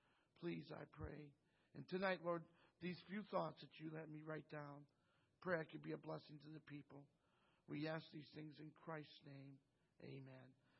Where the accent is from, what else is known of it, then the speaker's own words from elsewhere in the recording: United States; And it's great to be an American. I love being American.